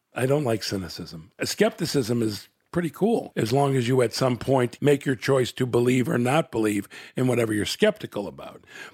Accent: Chicago, Illinois, United States; born there; I was born in Chicago, Illinois.

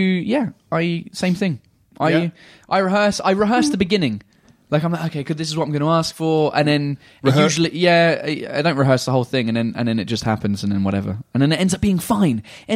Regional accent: England, United Kingdom; I'm English.

